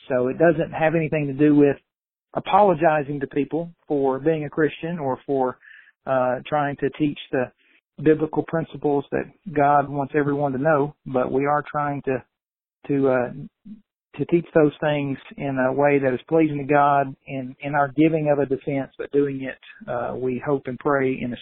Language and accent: English; Muskogee, Oklahoma, United States; moved away as an adult; after moving away from my hometown of Oklahoma, Muskogee, Oklahoma, back when I was about 18, and headed off to Freed Hardeman.